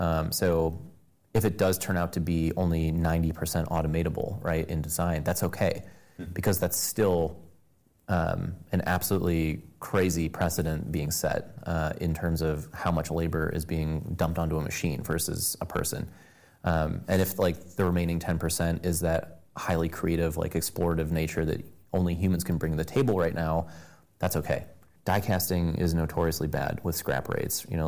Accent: Cleveland, Ohio, United States; I grew up in the Midwest from Cleveland, Ohio

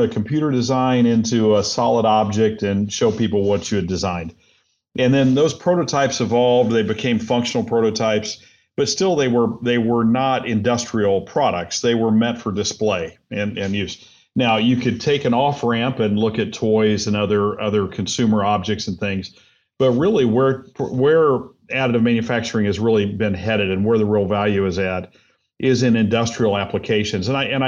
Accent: Indiana, United States; also born or lived in Minnesota; No, I'm from Indiana originally. We lived all over the place, but most recently up in Minnesota.

